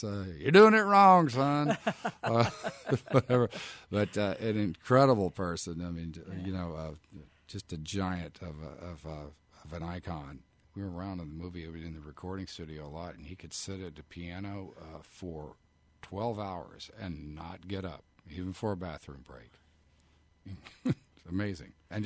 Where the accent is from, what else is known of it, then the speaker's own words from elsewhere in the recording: Houston, Texas, United States; I growing up in Houston, I've been in New Orleans a couple of times.